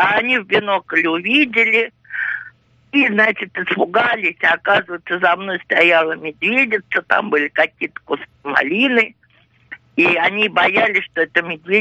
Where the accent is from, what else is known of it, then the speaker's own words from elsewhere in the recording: Moscow, Russia; Я коренная москвичка из рода в род, древнего рода. С первым обозом пришел наш род сюда, в Москву, с Юрием Долгорукиным.